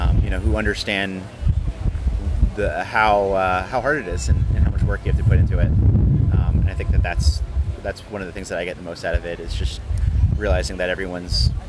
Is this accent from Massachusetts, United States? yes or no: yes; Boston, Massachusetts, United States; now in New York, United States; I grew up near Boston, Massachusetts. I'm a huge Patriots fan.